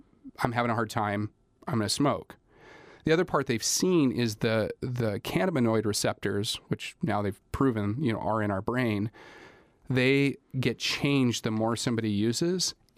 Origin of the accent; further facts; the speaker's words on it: Girdwood, Alaska, United States; And frankly, I grew up in Girdwood.